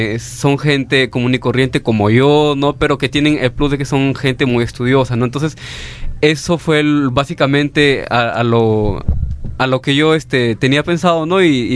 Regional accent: Piura, Peru; yo vengo del norte del Perú, soy piurano, vengo de la Universidad Nacional de Piura

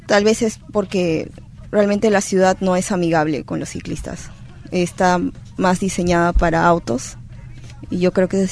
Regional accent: Lima, Peru; como limeños o como peruanos

